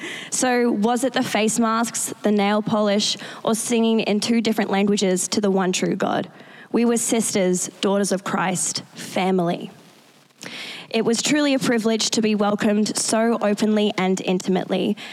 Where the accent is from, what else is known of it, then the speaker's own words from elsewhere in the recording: Australia; The women in Bali want and need and love the same things as us Australian women as well.